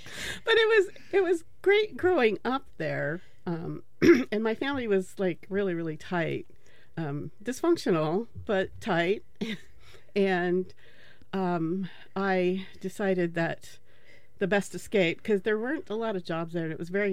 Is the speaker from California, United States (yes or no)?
no; Roseburg, Oregon, United States; It's kind of a rural area. It's at, like smack in the middle of the state, where specifically I grew up.